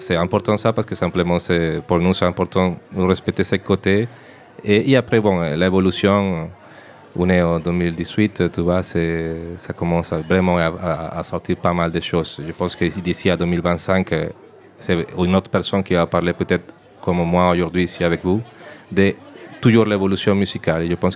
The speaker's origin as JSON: {"language": "French", "country": "Venezuela", "second_language": "French", "said": "plutôt de l'Amérique du Sud, parce que je viens de Venezuela. Et aussi en partie colombien aussi"}